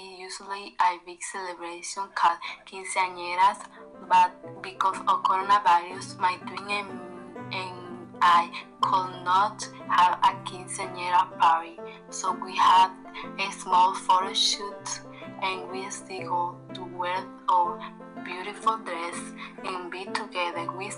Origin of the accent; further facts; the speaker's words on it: Dominican Republic; now in Manchester, United Kingdom; I am from the Dominican Republic. Now I live in Manchester. For my birthday this year, I turned 15